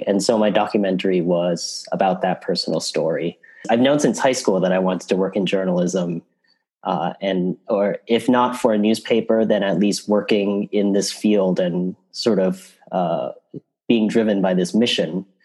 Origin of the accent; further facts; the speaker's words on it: New York City, New York, United States; with my background as an Asian American growing up in New York Chinatown